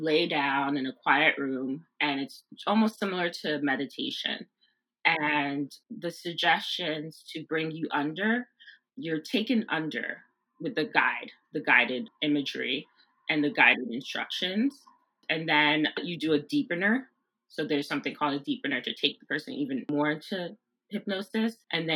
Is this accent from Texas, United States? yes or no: no; Brooklyn, New York, United States; I'm from Brooklyn, so I don't know like what you guys talking about.